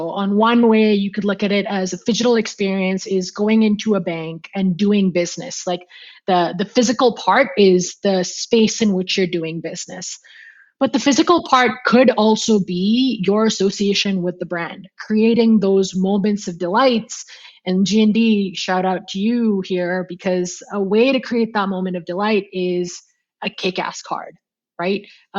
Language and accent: English; India; moved away; I moved over from India.